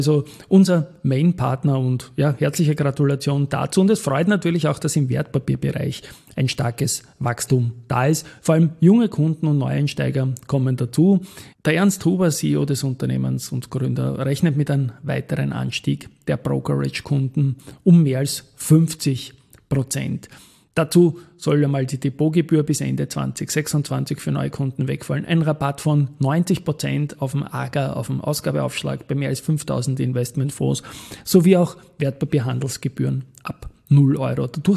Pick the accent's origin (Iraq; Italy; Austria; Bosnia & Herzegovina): Austria; weil ich als Österreicher sonst nirgendwo so Trading-lastige Anbieterinnen und Anbieter auch sehe